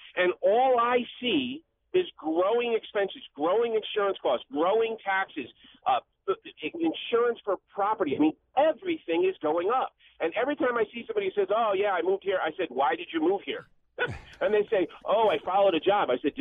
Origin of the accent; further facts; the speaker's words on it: Connecticut, United States; So I grew up in Connecticut, lived here, lived through the blizzard of 77. I'm 48 years old